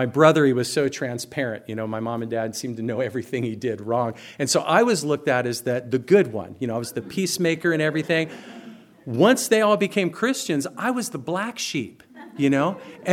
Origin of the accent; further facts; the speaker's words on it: United States; born there; I'm born in America. I'm an American. I'm a Republican. I'm a Methodist.